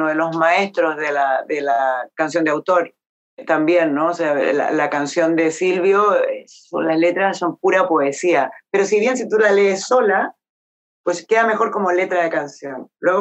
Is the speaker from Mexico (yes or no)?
no; Chile; now in Spain; Para mí, como ciudadana chilena que vive aquí en España